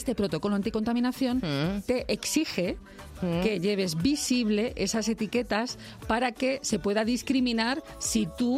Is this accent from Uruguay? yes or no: no; Spain; Efectivamente, sí, somos españoles, lo dejamos todo para última hora